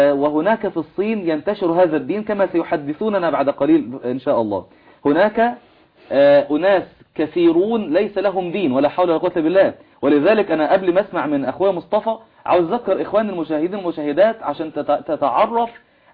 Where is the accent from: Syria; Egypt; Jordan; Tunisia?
Egypt; يعني زي كلية الحقوق عندنا في مصر كلية القانون.